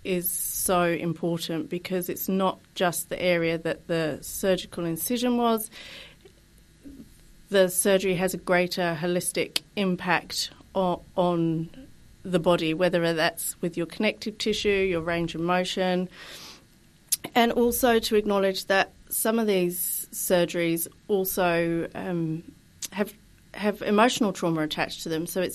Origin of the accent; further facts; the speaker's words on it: United Kingdom; now in New Zealand; I'm not originally from New Zealand. I moved over here 12 years ago from the UK, and I had to start again, finding a community, finding my people.